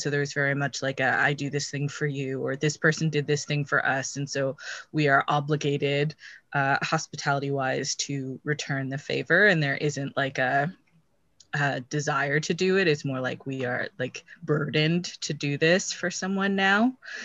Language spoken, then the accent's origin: English; Canada; like I grew up in Canada, I had all the, you know, benefits and all of that.